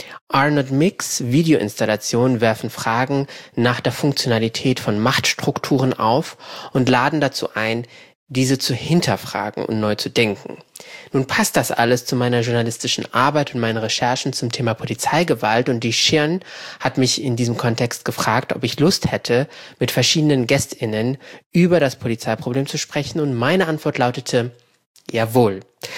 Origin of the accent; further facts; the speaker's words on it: Hesse, Germany; Ich bin ja gebürtiger Hesse.